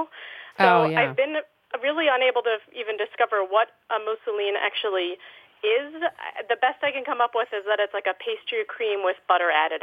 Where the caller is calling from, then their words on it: Niskayuna, New York, United States; I'm calling from Niskayuna, New York.